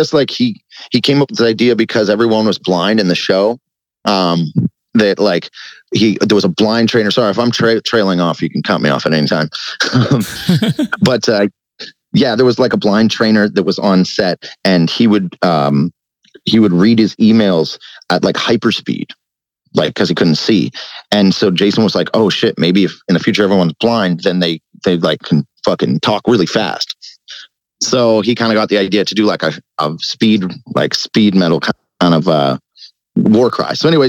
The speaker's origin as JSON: {"language": "English", "country": "Canada", "also_born_or_lived": "California", "said": "And, you know, and like I was born in California, even though I'm Canadian."}